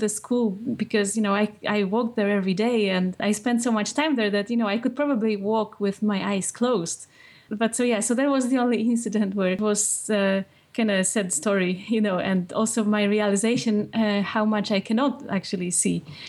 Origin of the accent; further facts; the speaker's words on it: Poland; And at the time when I was growing up in Poland, it wasn't very common for people like myself to go to mainstream schools.